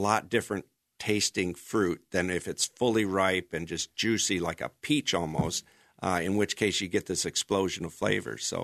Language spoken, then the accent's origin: English; Michigan, United States; We grew up in Michigan, and there was my dad and his brothers had 44 kids between them.